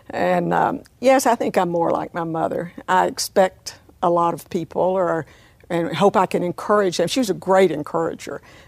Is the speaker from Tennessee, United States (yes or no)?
yes; Maryville, Tennessee, United States; Oh, Howard, and I've told people I was so lucky to have been born and raised in Maryville. Such a community, open arms.